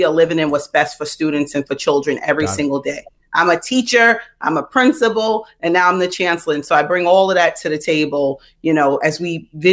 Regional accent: Queens, New York, United States; born and raised in Queens, so I gotta acknowledge South Jamaica, Queens, or else people get mad at me.

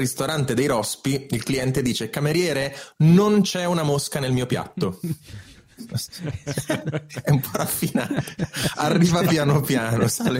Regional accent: Marche, Italy; Io poi sono marchigiano

